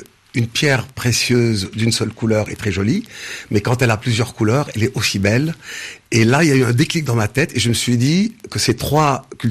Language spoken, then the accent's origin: French; Thiès, Senegal; also born or lived in Dakar; Je suis né à Dakar, j'ai vécu à Thiès.